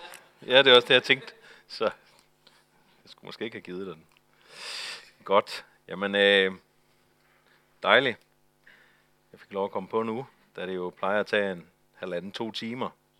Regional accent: Zealand, Denmark; Altså, vi kommer fra Sjælland

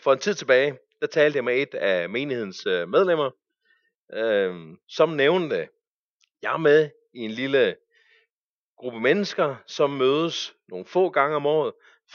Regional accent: Zealand, Denmark; Men jeg bliver begejstret, fordi nu nærmer vi os min hjemegn

